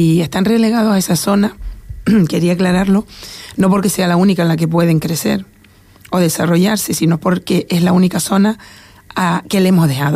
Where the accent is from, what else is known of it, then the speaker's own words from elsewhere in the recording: Canary Islands, Spain; soy majorera, porque soy ciudadana de aquí